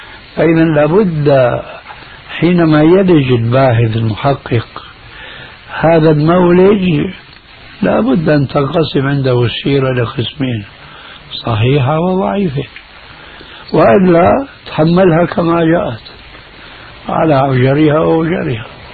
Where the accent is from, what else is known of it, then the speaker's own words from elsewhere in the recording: Syria; هذا موجود عند الصوفية عندنا بسوريا من زمان من زمان.